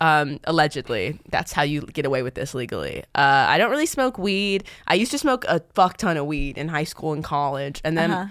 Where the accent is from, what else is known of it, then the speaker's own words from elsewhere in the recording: California, United States; And I looked, I'm from California. It was straight up not California.